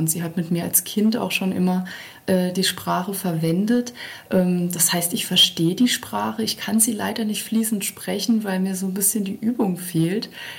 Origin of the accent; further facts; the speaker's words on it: Germany; Also wir fühlen uns alle als Deutsche